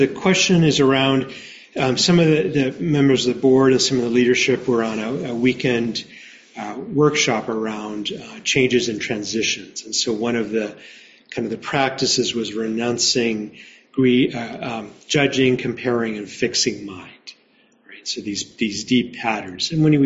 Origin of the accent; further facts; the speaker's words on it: New Mexico, United States; I grew up in New Mexico. We have cockroaches.